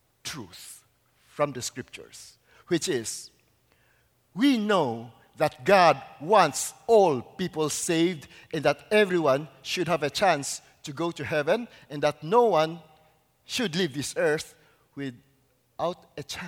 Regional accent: Bacolod, Western Visayas, Philippines; My blood is 100% pure Chinese. However, I was born in Bacolod, as was mentioned, and grew up as an Ilonggo in the Philippines, and I carry a Filipino passport.

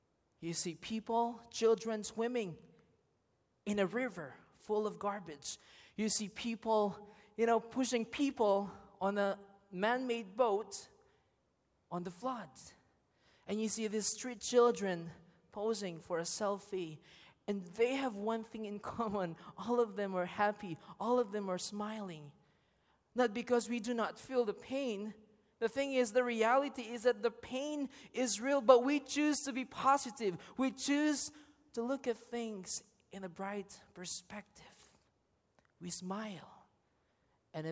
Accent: Philippines; And that's how Filipinos are. I love being a Filipino. But I'm not saying all these things to deny the fact that there's pain and suffering among my countrymen.

